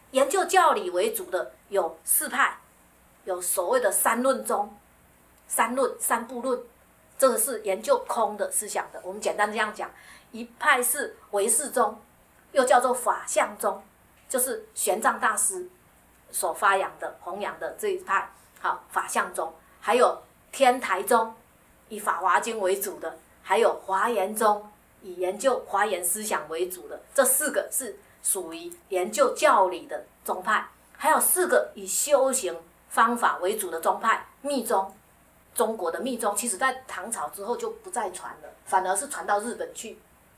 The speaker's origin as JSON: {"language": "Chinese", "country": "Taiwan", "said": "现在我们台湾人也不陌生了"}